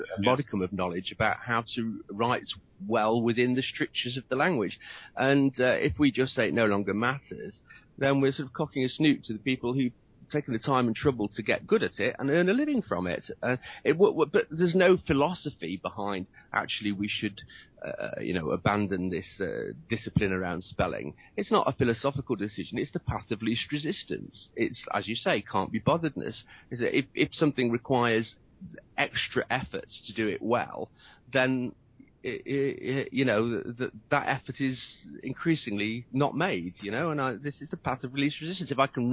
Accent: Nottingham, East Midlands, United Kingdom; my hometown of Nottingham.

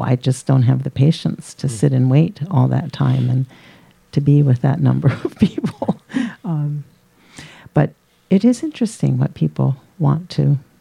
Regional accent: Philadelphia, Pennsylvania, United States; when my brother Dougie and I were kids growing up in Philadelphia, my dad was the primary cook for our family

